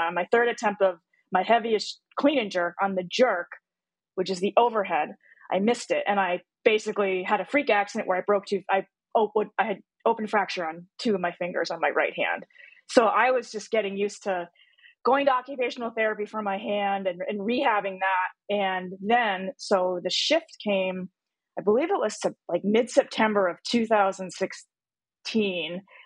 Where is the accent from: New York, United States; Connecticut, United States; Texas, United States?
Connecticut, United States; also born or lived in Korea; So not only was I born out of the country, I was born in Korea. And then at birth, I was abandoned. So I don't know my birth parents. And then flew to the States when I was still a baby, and then raised in Connecticut by a Caucasian couple.